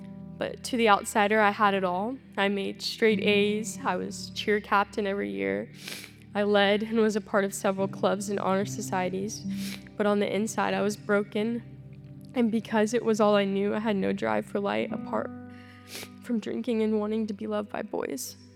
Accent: Houston, Texas, United States; born there; So I was born in Houston

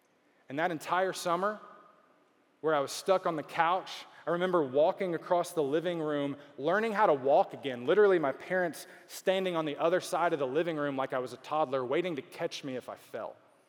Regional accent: Beaumont, Texas, United States; I grew up in Beaumont, which is not Houston, right? I grew up in Beaumont, and at an early age, I gave my life to the Lord.

